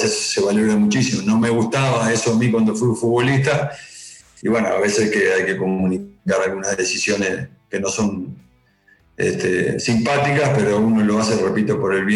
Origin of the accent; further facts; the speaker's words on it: Uruguay; somos uruguayos y lo llevamos en la sangre